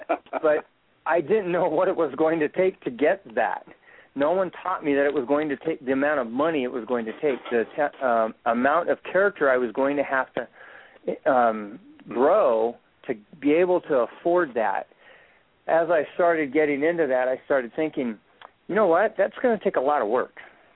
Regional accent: West Coast, United States; now in Colorado, United States; I grew up on the West Coast, but I've been fortunate to be here in Colorado for the last 14 years.

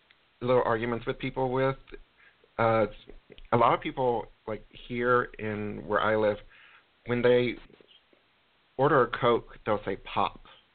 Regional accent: Texas, United States; now in Illinois, United States; You know, being from Texas to moving all the way up north. I know it was a bit of a jump for me when I moved from Texas to Illinois.

